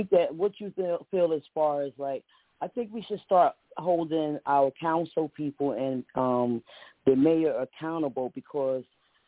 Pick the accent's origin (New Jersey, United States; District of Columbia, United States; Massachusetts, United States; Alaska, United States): New Jersey, United States; Paterson; It'd be like, yeah, I grew up in Patterson, but I live whatever. And I'm like, it's so sad that if you grew up in Patterson, why would you be ashamed of the place that you grew up in? You know what I mean? Like, I've been in Patterson my whole life.